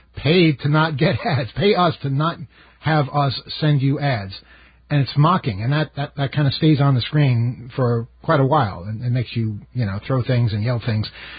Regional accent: Jamaica, New York, United States; When I was a kid, growing up in Jamaica, the one in Queens

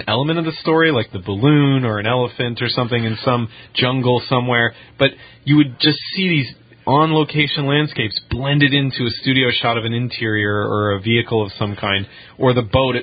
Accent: Seattle, Washington, United States; In fact, in my hometown, Seattle has a Cinerama theater

